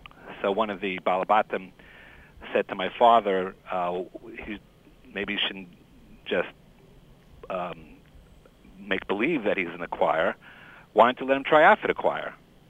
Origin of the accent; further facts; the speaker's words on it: Brooklyn, New York, United States; I was raised in Borough Park. I went to Eitz Chaim, which is Hebron Institute of Borough Park, which is no longer with us.